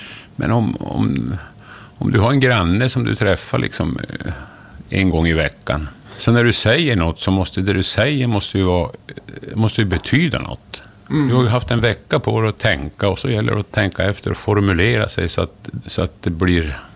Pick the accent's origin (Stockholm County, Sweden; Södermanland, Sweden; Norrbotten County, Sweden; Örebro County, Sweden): Norrbotten County, Sweden; Som norrbottning så man bara vrider på sig.